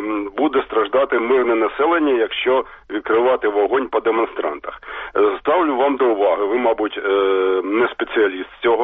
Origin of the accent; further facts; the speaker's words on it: Kharkiv, Kharkiv Oblast, Ukraine; я з Харкова.